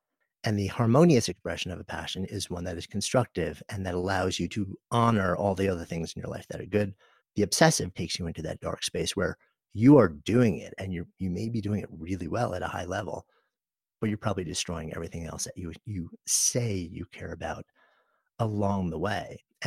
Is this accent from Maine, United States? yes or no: no; New York, United States; Especially not as a New Yorker.